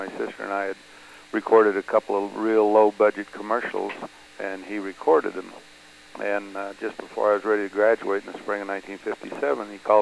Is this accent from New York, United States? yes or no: no; South Dakota, United States; born there; No, I traveled around a lot. I was born in South Dakota. My father was in the Forest Service, and the Forest Service is similar to the military in that they transfer their personnel from forest to forest